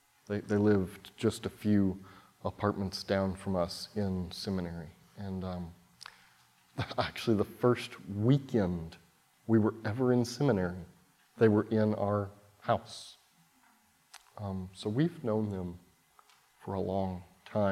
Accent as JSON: {"language": "English", "region": "Oklahoma", "country": "United States", "tie": "born or raised there", "said": "I come from Oklahoma. We come from Oklahoma originally, my wife and I both. I grew up on sort of a small working cattle ranch there"}